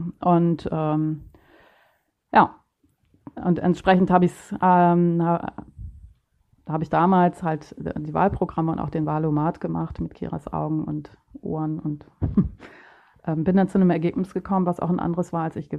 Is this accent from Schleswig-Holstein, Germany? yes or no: no; Bremen, Germany; Themen beschäftigen, die für mich jetzt als Bremerin nicht relevant sind.